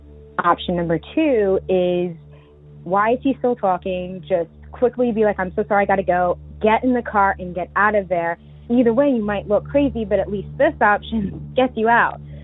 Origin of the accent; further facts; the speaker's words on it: New York, United States; I'm from Long Island, New York, which is relevant to the story I'm going to tell you.